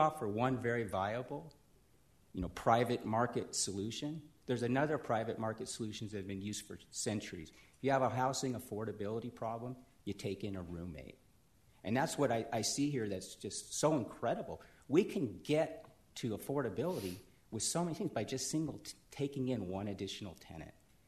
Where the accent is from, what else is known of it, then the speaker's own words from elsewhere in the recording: Torrance, California, United States; I came from a place where the revenues were way higher than in Oral Valley. I come from Torrance, California.